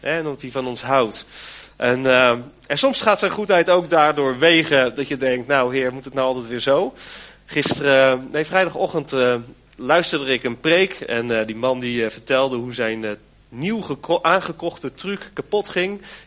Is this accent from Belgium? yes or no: no; Alkmaar, North Holland, Netherlands; Wij komen uit Alkmaar en omgeving. We hebben de afgelopen 10 jaar daar in de gemeente gestaan.